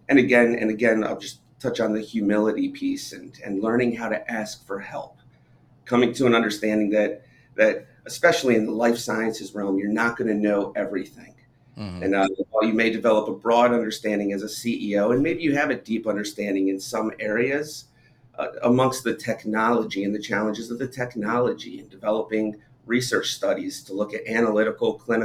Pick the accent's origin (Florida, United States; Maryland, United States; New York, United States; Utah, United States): Maryland, United States; Baltimore; I grew up in the Baltimore area. I told you I'm still in Baltimore.